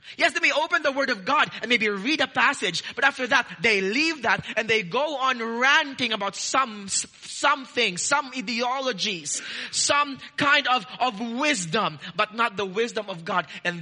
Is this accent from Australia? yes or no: yes; Australia; Wow, I'm so Australian, I'm using the word heaps.